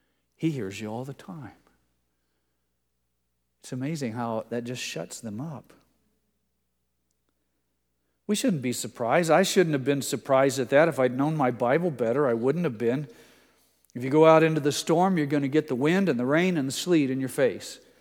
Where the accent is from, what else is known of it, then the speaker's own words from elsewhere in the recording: Indiana, United States; And then I said, I'm from southern Indiana.